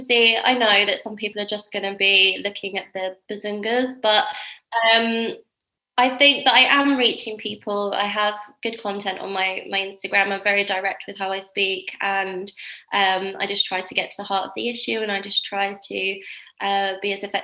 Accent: Brighton, South East England, United Kingdom; I'm from Brighton.

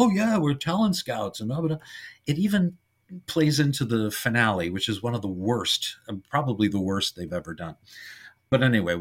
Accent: New York, United States; Because where I grew up in New York, we had the Universals and even some of their independents shown on one station every Sunday morning.

